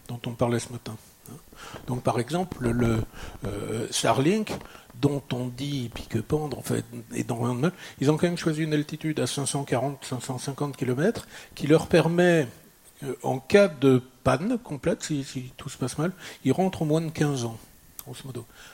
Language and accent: French; Denmark; Moi, je suis danois.